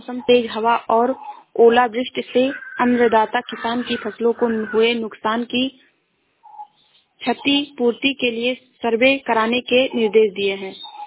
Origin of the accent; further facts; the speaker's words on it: Shravasti, Uttar Pradesh, India; मैं जिला श्रावस्ती से हूँ।